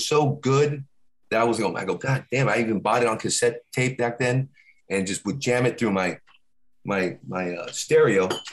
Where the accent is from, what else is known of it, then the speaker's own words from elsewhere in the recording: Tucson, Arizona, United States; No, I'm from Tucson, Arizona.